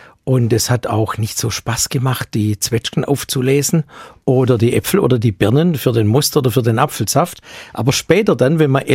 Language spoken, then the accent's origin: German; Baden-Württemberg, Germany; da sind auf dem Neckar in meiner Heimatregion auf den Schleusen 1-2 Meter hohe Schaumberge geschwommen